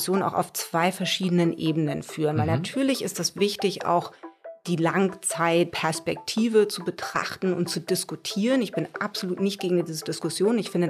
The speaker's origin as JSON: {"language": "German", "town": "Kiel", "region": "Schleswig-Holstein", "country": "Germany", "tie": "born or raised there", "also_born_or_lived": "Munich", "said": "Ja, letztlich ist der Norden meine Heimat. Also ich komme von hier, bin in Kiel zur Schule gegangen"}